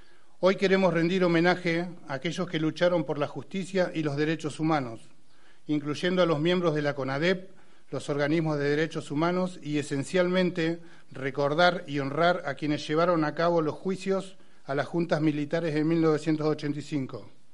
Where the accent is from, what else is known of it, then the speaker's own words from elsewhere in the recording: Argentina; Como argentinos, debemos unirnos en torno a la defensa de nuestra democracia y la construcción de un país más justo y próspero.